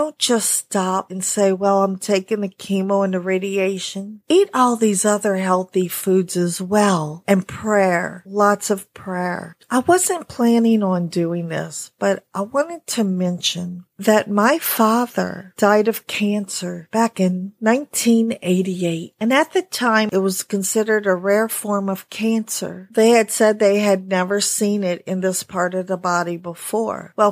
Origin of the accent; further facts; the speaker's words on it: Louisiana, United States; I grew up in Louisiana. I grew up as a little girl eating bland food because that's how my mother cooked it.